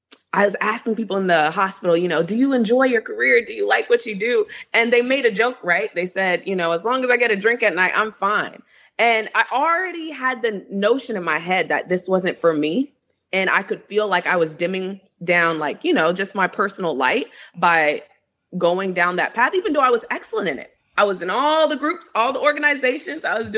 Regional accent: Fort Lauderdale, Florida, United States; I'm originally from Florida. I'm a Florida girl. I've lived all over Florida, born and raised in Fort Lauderdale, Pompano area.

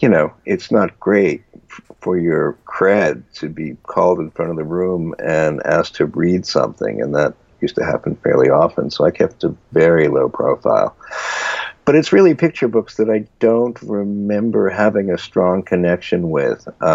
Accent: Philadelphia, Pennsylvania, United States; I grew up in Philadelphia, and a lot of shows tried out in Philadelphia before they came to Broadway.

